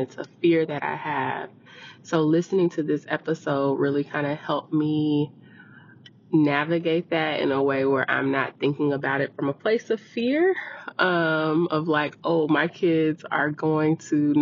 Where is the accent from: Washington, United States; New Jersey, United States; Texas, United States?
Texas, United States; Houston; I'm Tamil from Houston, Texas